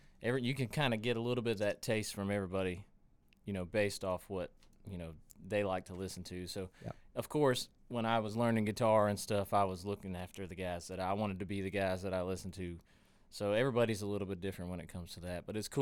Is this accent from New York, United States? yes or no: no; Appling, Georgia, United States; I'm from Appling, so it's right around the corner, obviously